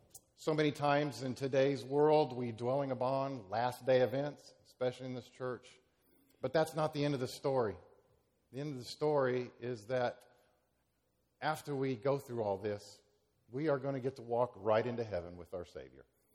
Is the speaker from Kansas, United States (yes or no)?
yes; Kansas, United States; now in Medford, United States; I'm from Kansas mostly, and it's just flat.